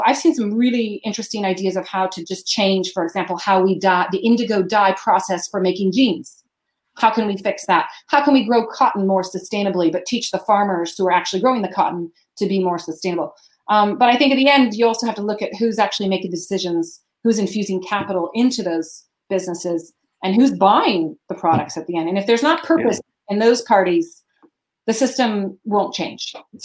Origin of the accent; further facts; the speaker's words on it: United States; And so I know as an American here, when I first arrived